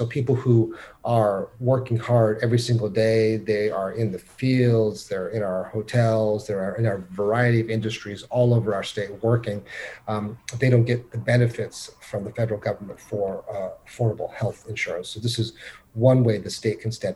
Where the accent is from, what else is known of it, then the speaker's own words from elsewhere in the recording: San Francisco, California, United States; I'm from San Francisco.